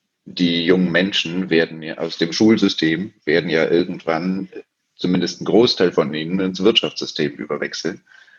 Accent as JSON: {"language": "German", "region": "Berlin", "country": "Germany", "tie": "born or raised there", "said": "30 Jahre jung, gebürtiger Berliner, hier geblieben"}